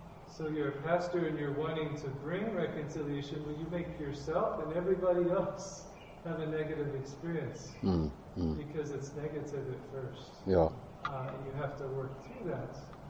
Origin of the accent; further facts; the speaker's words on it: United States; moved away as an adult; So I'm from the States, and I've lived here about a year and a half, so I'm still on the learning curve.